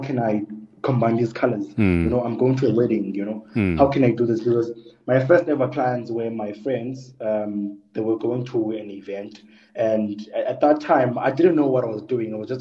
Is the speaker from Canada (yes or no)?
no; Port Elizabeth, Eastern Cape, South Africa; So I grew up in the Eastern Cape.